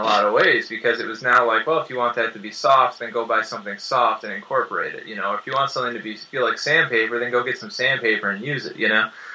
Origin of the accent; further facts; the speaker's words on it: Detroit, Michigan, United States; part of that comes from growing up in Detroit